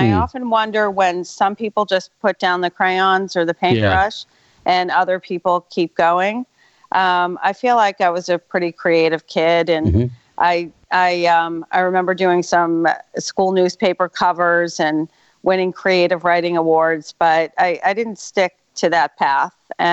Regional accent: Southborough, Massachusetts, United States; I grew up in a little town outside of Boston called Southborough.

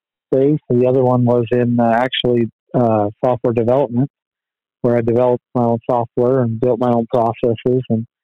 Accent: Nevada, United States; I grew up in Nevada, and if you were to say that Nevada would have, went from ultra conservative, rugged individualism to liberalism

